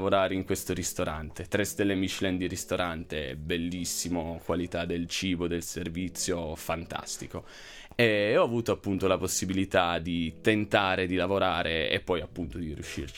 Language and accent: Italian; Piedmont, Italy; nato qua, comunque in Val di Susa, cresciuto in Val di Susa.